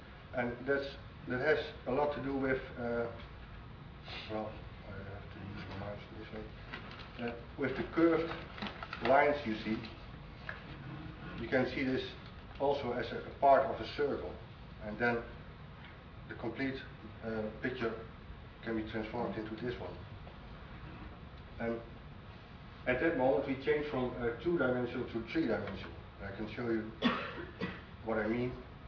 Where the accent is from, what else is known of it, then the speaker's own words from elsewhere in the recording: Netherlands; English is a second language; I'm a sculptor from Holland, and I was asked to come here